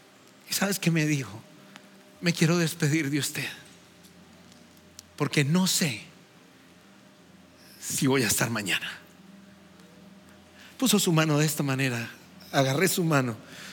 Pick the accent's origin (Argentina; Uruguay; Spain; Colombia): Colombia; quieto, que yo soy colombiano